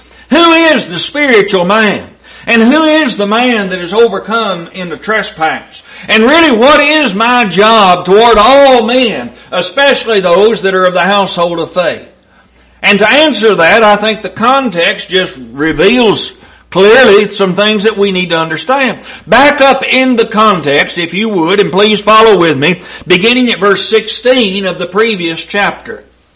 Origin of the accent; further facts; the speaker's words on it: Horse Cave, Kentucky, United States; now in Lancaster, United States; And it gives me opportunity to tell them where I'm really from. Bearwallow, Kentucky is about 4 miles from Horse Cave where we were raised